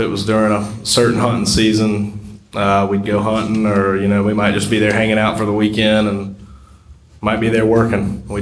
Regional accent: Columbia, South Carolina, United States; I grew up in Columbia, South Carolina. I went to high school at AC Flora.

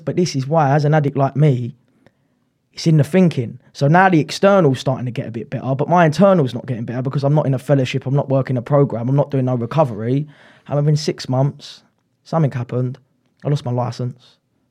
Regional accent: Bexleyheath, London, United Kingdom; Obviously, I'm from Bexley Heath.

